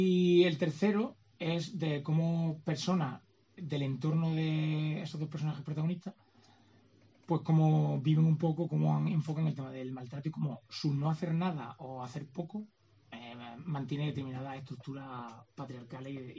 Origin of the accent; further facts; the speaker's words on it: Extremadura, Spain; now in Córdoba, Spain; cordobés. Porque soy extremeño.